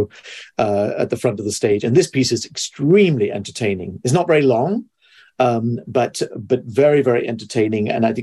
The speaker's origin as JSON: {"language": "English", "region": "England", "country": "United Kingdom", "tie": "born or raised there", "also_born_or_lived": "Toronto", "said": "I grew up in England. I mean, I was born in Toronto, but from the age of 5 to 19, I grew up."}